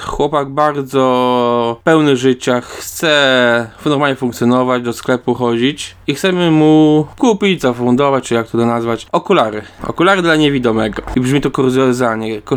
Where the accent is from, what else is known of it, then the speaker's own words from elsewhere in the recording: Lublin Voivodeship, Poland; ja jestem na przykład z Lubelskiego województwa, to jest druga strona Polski.